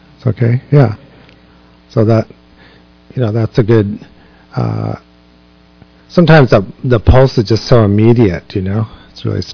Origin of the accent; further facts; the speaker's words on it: United States; I grew up outside of New York City, and there was this place called Playland.